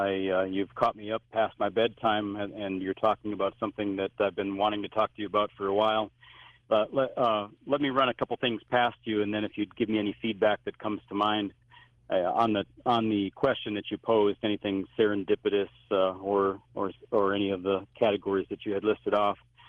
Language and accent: English; Minnesota, United States; moved away; also born or lived in Wyoming; I had moved away from my home state of Minnesota and away from my family for several years, was out in the mountains of Wyoming